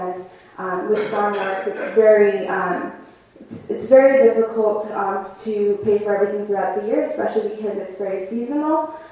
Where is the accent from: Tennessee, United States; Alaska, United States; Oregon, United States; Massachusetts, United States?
Oregon, United States; Salem; So we settled in Oregon after that, and I called Oregon my home after that. I grew up in Salem.